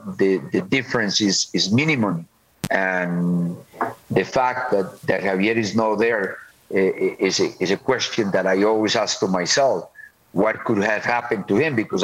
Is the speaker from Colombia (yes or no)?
yes; Colombia; born there; English is a second language; I was born in Colombia, so obviously I love my country.